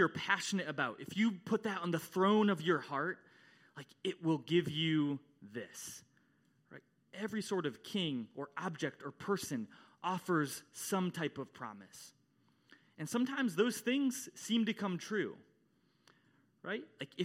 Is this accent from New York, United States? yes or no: no; Ohio, United States; I love LeBron. I grew up in Ohio. I loved Ohio State.